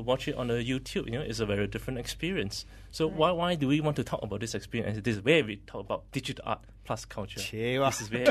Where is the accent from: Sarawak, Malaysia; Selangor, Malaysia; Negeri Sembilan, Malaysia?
Negeri Sembilan, Malaysia; Seremban; I come from Seremban. I remember seeing those in late 70s. I'm that old.